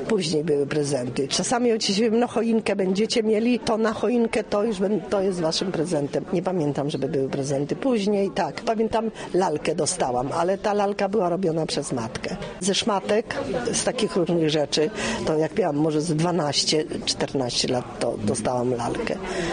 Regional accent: Łódź Voivodeship, Poland; born there; Ja urodziłam się, chrzczona byłam w parafii w kolegiacie łowickiej.

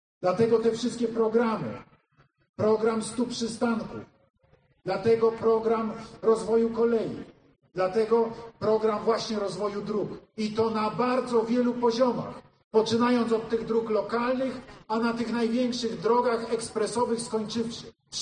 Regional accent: Kraków, Lesser Poland, Poland; Więc jako krakowianin mogę powiedzieć, w jakim sensie jestem też u siebie.

